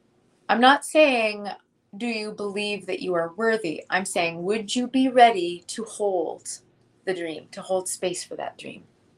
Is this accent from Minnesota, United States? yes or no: yes; Minnesota, United States; I can't believe that about myself because, y'all, I'm from Minnesota. We are known as the most passive-aggressive people on the planet, right?